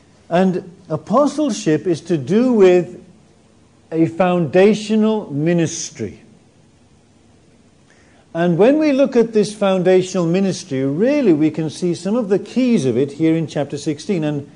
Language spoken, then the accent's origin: English; England, United Kingdom; I say, oh, hello … I come from England.